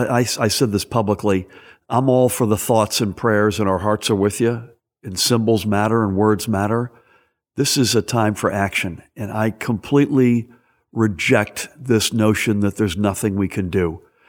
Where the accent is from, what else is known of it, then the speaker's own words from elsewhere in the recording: Massachusetts, United States; So I grew up outside of Boston, a Kennedy Democrat.